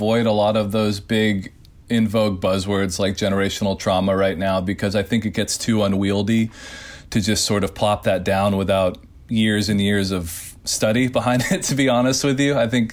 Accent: Nashville, Tennessee, United States; you didn't see people like me growing up in Nashville a lot.

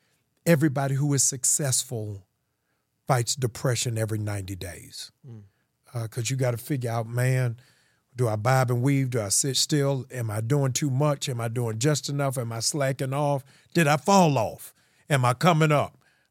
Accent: Baltimore, Maryland, United States; So I'm from Baltimore. I went to City, but I got kicked out in the 11th grade. I came down here for a summer program

